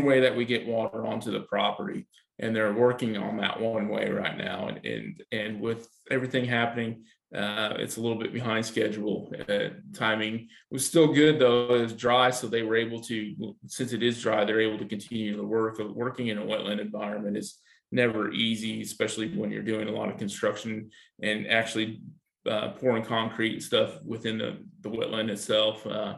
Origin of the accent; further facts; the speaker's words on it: Otis, United States; I grew up in Otis, which people that may not know, that's only 20 miles away from here.